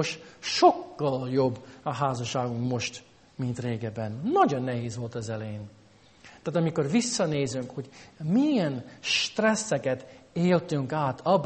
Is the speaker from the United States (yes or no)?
yes; United States; moved away as an adult; now in Hungary; Amerikában nőttem fel, tudnék felsorolni egy pár dolgot, amit nehéz